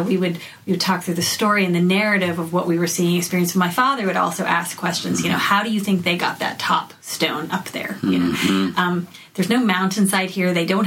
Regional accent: Saudi Arabia; So I grew up in Saudi Arabia in the early 80s, And I was going to an international school there

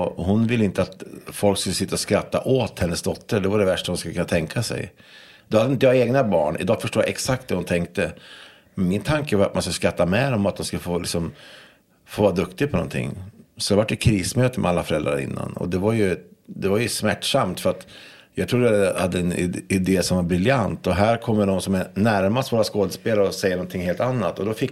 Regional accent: Hudiksvall, Gävleborg County, Sweden; Det andra är när vi kommer från Hudik till Cirkus och vågar ta klivet till Cirkus med en föreställning som heter Elvis.

